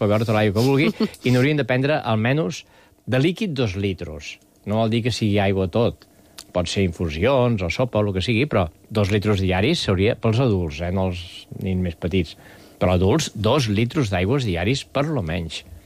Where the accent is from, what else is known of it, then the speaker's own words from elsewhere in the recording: Catalonia, Spain; Jo, que sóc català